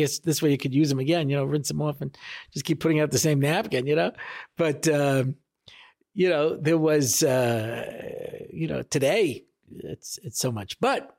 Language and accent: English; United States; You know, I grew up in America.